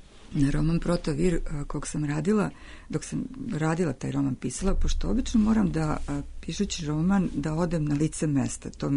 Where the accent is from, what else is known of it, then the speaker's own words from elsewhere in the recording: Split, Split-Dalmatia County, Croatia; moved away; koja dolazim iz Splita, koja sam došla iz Splita